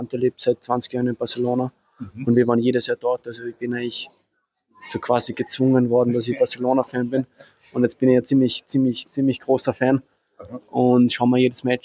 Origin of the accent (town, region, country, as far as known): Austria; born or raised there